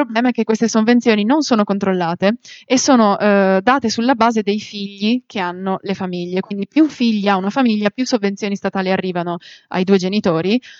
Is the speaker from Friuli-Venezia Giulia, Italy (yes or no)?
yes; Friuli-Venezia Giulia, Italy; il viaggio che faccio io che sono friulana per arrivare in Umbria